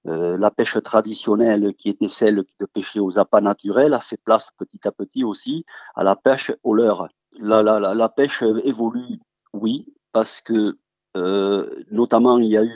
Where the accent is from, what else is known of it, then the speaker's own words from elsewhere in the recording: Occitanie, France; je suis occitan.